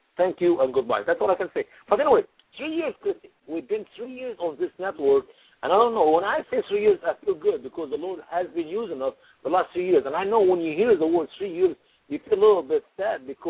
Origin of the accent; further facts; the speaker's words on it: Egypt; my home country is about to be to go in a civil war